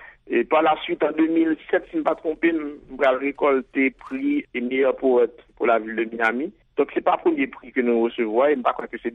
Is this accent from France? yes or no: no; Haiti; Et c'est une langue qui permet tout exprimer en tant que créole, en tant qu'haïtien.